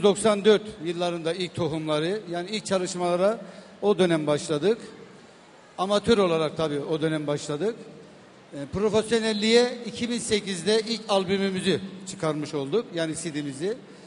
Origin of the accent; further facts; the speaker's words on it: Elazığ, Turkey; Aslen Elazığlıyım.